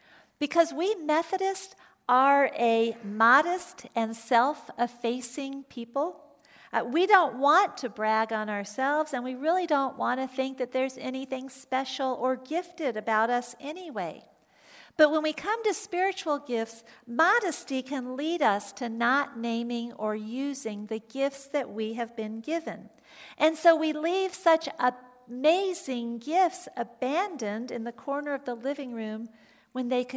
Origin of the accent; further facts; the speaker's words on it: Atlanta, Georgia, United States; Growing up in Atlanta, we were on the street where I was on the top of a hill